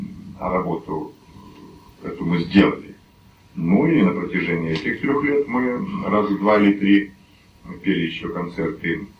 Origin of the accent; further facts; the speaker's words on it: Omsk, Omsk Oblast, Russia; born there; also born or lived in Moscow / Novosibirsk; now in Altai, Russia; Я амич. Я родился в Омске, затем жил в низовьях Иртыша, на границе с Тюменской областью, потом 6 лет в Москве, и после Москвы служил в Новосибирске, и после Новосибирска в 67-го года я на Алтае.